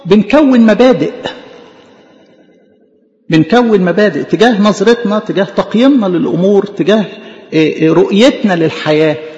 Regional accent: Egypt; احنا جوانا متربيين كمصريين

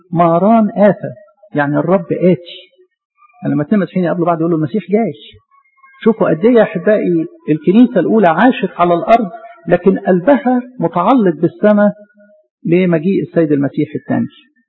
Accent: Egypt; احنا عندنا في مصر هنا الجبال بتاعتنا جبال صحراوية مش مسكونة

